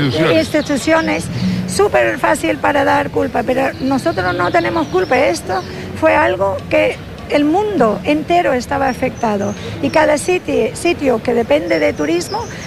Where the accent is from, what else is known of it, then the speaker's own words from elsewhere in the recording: Scotland, United Kingdom; Aquí estoy, vale, en mi país, la parte sur, porque como ustedes lo saben, soy escocesa